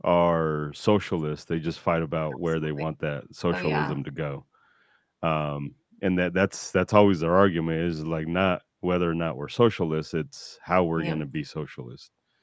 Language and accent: English; Mexico; So I'm Mexican and I come from Mexican humans.